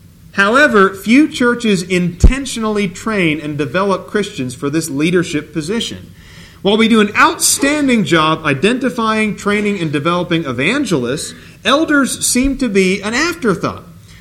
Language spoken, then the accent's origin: English; Beaverton, Oregon, United States; I was back in Beaverton, Oregon. That's hometown for me. I was born in St. Vincent Hospital, just 5 minutes away from where my parents currently live.